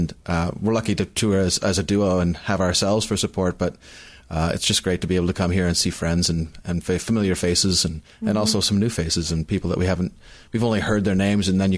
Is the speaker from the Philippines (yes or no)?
no; Canada; because we're from Canada and we love to come to the States and play shows here.